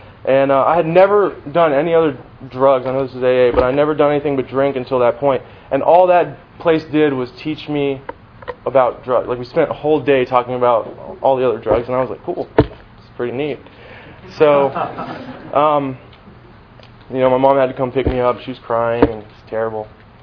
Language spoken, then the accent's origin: English; Tampa, Florida, United States; See, I grew up in Tampa, born and raised in, like, Theodota Sassa, North Tampa area.